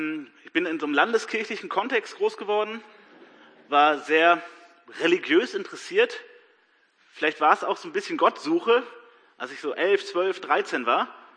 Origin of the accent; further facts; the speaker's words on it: Lower Saxony, Germany; Ich komme aus Schaumburg-Lippe und als echter Lokalpatriot lege ich da auch Wert drauf. Aber ich gehöre zur Gemeinde in Hannover, bekennende evangelische Gemeinde